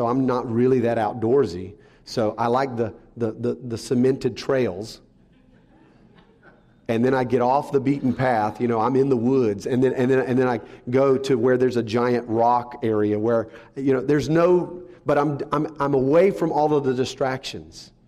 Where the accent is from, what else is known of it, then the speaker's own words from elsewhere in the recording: Wake Forest, North Carolina, United States; I grew up in Wake Forest, and then I ended up going to seminary at Southeastern, which was in Wake Forest.